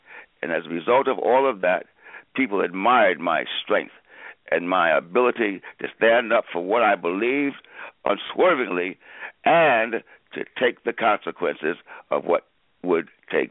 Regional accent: Georgia, United States; born there; Yes, I'm in Florida. I was born in Georgia, which is right next to Florida

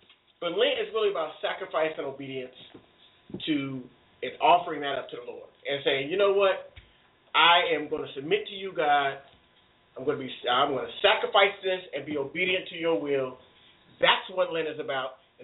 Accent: Florida, United States; But I've got my long johns on, because I'm from Florida, so I got thin blood.

